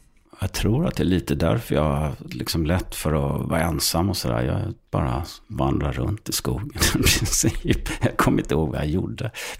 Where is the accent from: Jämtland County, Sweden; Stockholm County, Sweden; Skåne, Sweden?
Skåne, Sweden; Så jag är uppväxt på landet i Skåne, norra Skåne.